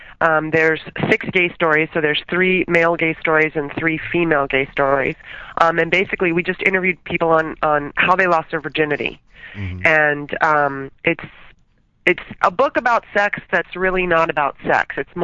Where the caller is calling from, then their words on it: Santa Rosa, California, United States; also born or lived in Los Angeles; I'm calling from Santa Rosa, California.